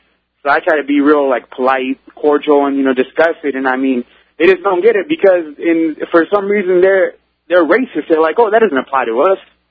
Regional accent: California, United States; I'm from California.

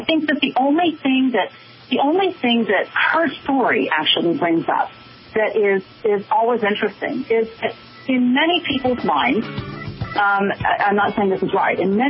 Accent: Midwest, United States; I grew up in the Midwest, so I have immigrant parents from China. So I also come from an Asian background

